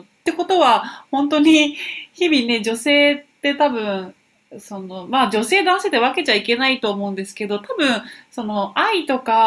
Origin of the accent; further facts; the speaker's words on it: Okinawa, Japan; でも、私沖縄ですから